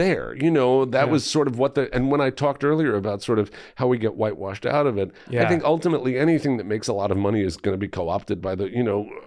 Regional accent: New York, United States; I think it's true about being Jewish. I think it's true about being a New Yorker.

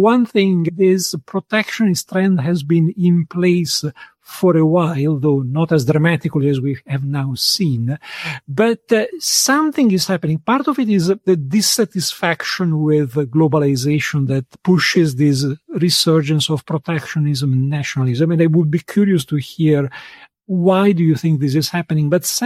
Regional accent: Italy; You know, I'm originally from Italy and often I go back. And when I go back, I'm from a small town in the center north of Italy. It's an area which has a strong agricultural tradition.

